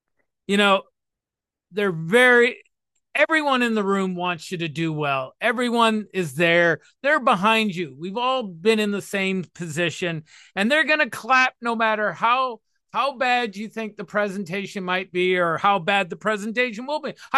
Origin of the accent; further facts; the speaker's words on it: Toronto, Ontario, Canada; outside my hometown here in Toronto